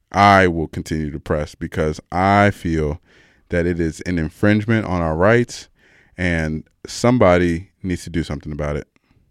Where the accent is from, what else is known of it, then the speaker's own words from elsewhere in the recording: United States; because I'm still learning, you know, as an American. I just really learned all the provinces a few years ago.